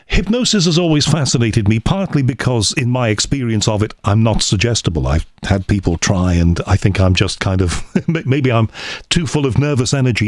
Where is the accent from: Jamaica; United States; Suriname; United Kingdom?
United Kingdom; Liverpool, North West England; Do you know, being a Scouser, I saw him on television and know about him, but yes.